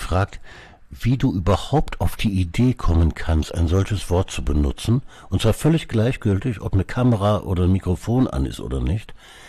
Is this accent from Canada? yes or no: yes; Canada; first language English; German is a second language; Eben, ich überlege nämlich gerade, meine Muttersprache ist ja Englisch.